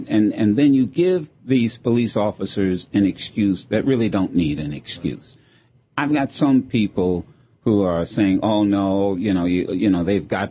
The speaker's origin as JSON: {"language": "English", "town": "Dayton", "region": "Ohio", "country": "United States", "said": "Dayton, Ohio. I'm from Dayton, Ohio. Beaver Creek is a suburb."}